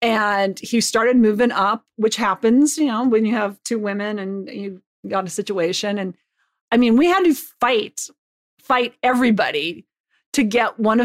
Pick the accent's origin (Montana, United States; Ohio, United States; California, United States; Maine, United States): Montana, United States; Butte; I grew up in Butte, Montana in a state that has, you know, 7 reservations